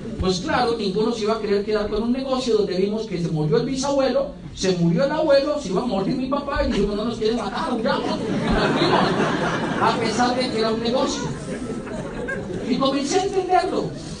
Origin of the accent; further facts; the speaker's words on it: Colombia; born there; yo nací en Colombia, pues solamente alcanza para eso